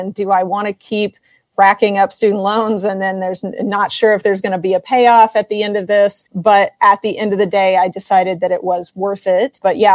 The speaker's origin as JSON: {"language": "English", "region": "Kansas", "country": "United States", "said": "I'm from Kansas, you know, Phil's from Michigan."}